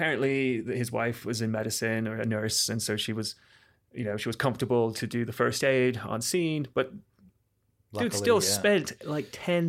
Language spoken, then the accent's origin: English; Ireland; born or raised there